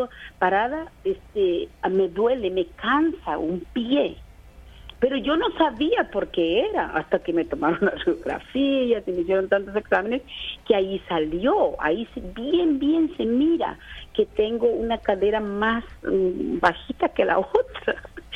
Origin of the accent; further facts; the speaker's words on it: Guatemala; moved away as an adult; now in California, United States; Yo soy de Guatemala y vivo aquí ya en California desde hace 23 años.